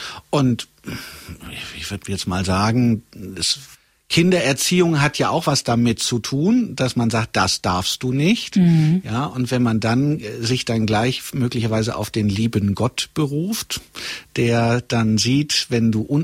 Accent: Gelsenkirchen, North Rhine-Westphalia, Germany; also born or lived in Möhnesee; Halb aus Gelsenkirchen. Und halb vom Möhnesee an.

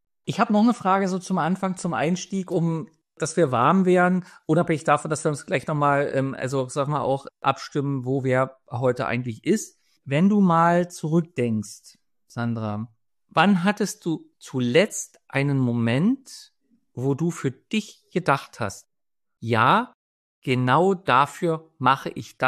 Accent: Berlin, Germany; Ich bin Berliner, quasi sitze ich wirklich im Zentrum der Macht

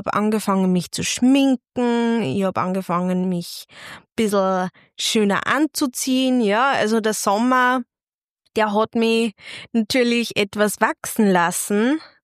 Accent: Bad Ischl, Upper Austria, Austria; now in Linz, Austria; Wir sind 2009, sind wir vom Salzkammergut, weil ich bin ja gebürtig aus Bad Ischl, und da sind wir 2009 in die Stadt gezogen, nach Linz.

